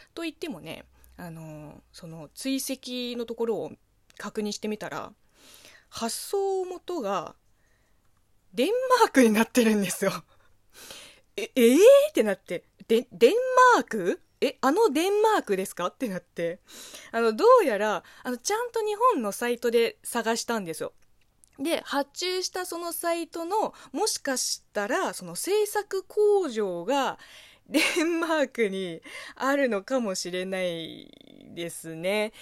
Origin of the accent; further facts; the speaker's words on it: China; 中国生まれ中国育ちの私